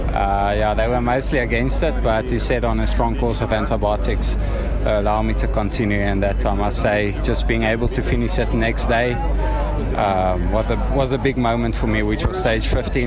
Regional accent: South Africa; just to finish it as a South African is really an accomplishment in its own, I hope.

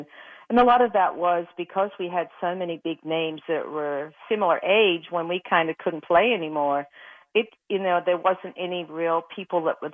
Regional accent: Australia; now in United States; And of course, I was from Australia. Nobody knew about me.

